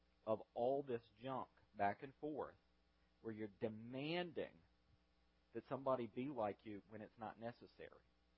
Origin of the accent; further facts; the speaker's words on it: the South, United States; you know, at my family, growing up in the South in the middle of July, it was 100 degrees